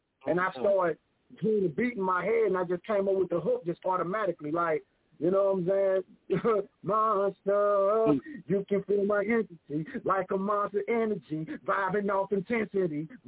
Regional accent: East St. Louis, Illinois, United States; I'm here from East St. Louis, Illinois. You know what I'm saying? Right by St. Louis

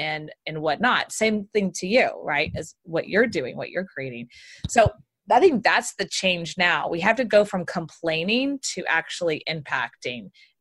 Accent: Texas, United States; because I'm from Texas

